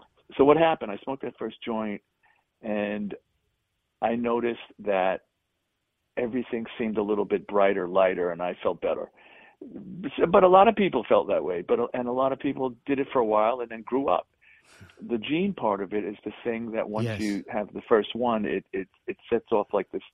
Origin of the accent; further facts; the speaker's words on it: Bronx, New York, United States; So, you know, I grew up in the Bronx. I don't live in the Bronx anymore, but I was born in the Bronx. I lived there until I was like 13.